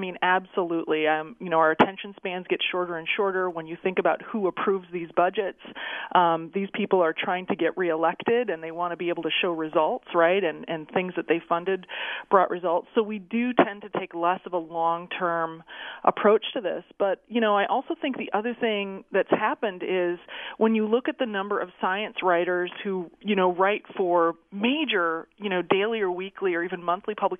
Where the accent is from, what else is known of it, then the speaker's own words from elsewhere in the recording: United States; because we as American citizens don't have a high science IQ